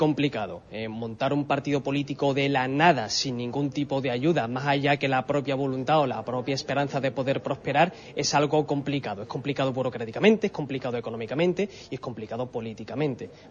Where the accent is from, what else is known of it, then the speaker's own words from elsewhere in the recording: Huelva, Andalusia, Spain; Yo soy de aquí de Huelva, yo me he criado aquí en Huelva